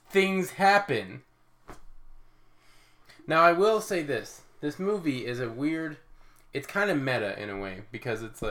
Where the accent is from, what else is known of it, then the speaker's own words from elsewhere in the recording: Salt Lake City, Utah, United States; we're two Utah boys. Yeah. We're from Utah, Salt Lake City, specifically. And this was filmed in our home state.